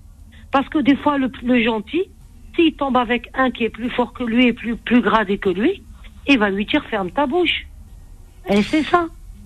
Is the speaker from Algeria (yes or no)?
yes; Algeria; On est des Algériens, point.